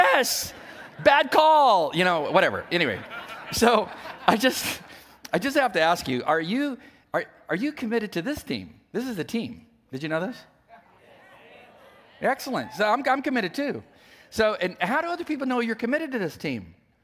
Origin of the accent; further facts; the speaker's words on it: California, United States; And I didn't know people from the East Coast because I was from the West Coast.